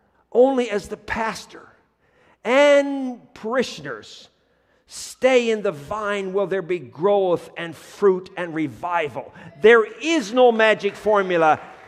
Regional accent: Newfoundland and Labrador, Canada; me growing up in Newfoundland, I never saw a vine in my life. Nobody grew grapes.

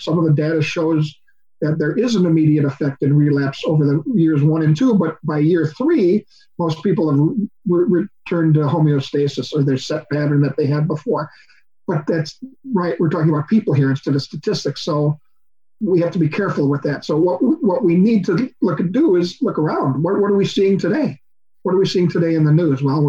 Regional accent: Wisconsin, United States; safer at home is what they call it in my home state of Wisconsin here

